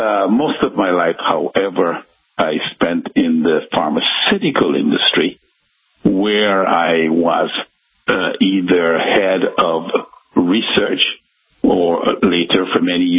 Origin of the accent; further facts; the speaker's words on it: Georgetown, Demerara-Mahaica, Guyana; born there; I was born in Georgetown, Guyana, which was British Guyana at the time, and to a very, very modest, you would say poor family.